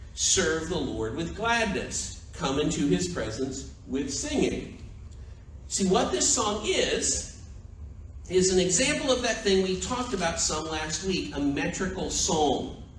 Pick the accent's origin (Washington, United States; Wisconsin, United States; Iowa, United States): Iowa, United States; We sang it every week in the church that I grew up in Iowa.